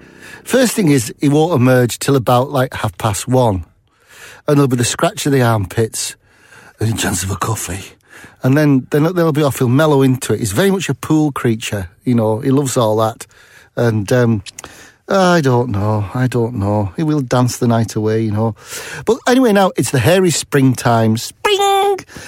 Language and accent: English; North West England, United Kingdom; I come from Cumbria.